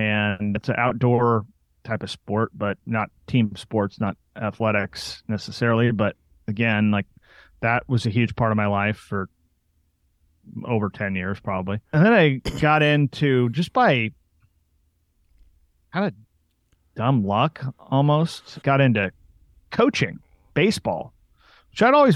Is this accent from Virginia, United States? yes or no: no; Portland, Oregon, United States; I'm from Portland, Oregon, so the Portland Trailblazers were a huge part of the culture back then.